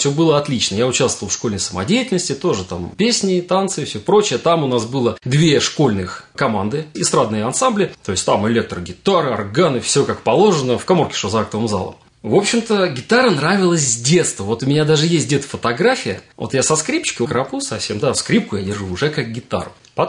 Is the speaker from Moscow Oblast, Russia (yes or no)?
yes; Ramenskoye, Moscow Oblast, Russia; А дальше потом я из Раменского в плане учебы выехал